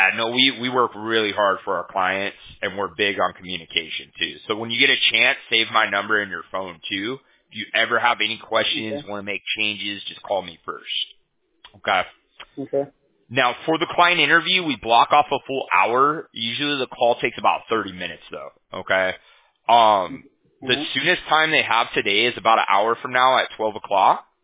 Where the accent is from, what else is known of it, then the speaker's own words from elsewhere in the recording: Huntington Beach, California, United States; We're in California. Yeah, I'm from Huntington Beach.